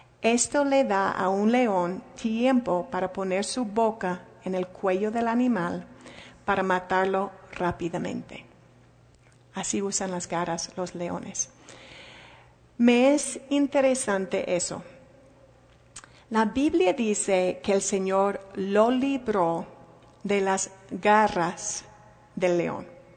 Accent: Chicago, Illinois, United States; Pues yo me imagino, vengo de Wisconsin, Chicago, esta área, y allí tenemos osos negros

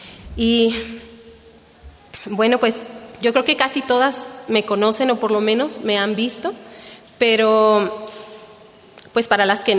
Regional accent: Chihuahua, Mexico; now in Michoacán, Mexico; Me casé en Chihuahua, de donde yo soy, con un estudiante de un instituto bíblico en aquel entonces, que era de aquí de Michoacán. Entonces pues nos casamos y nos venimos para acá.

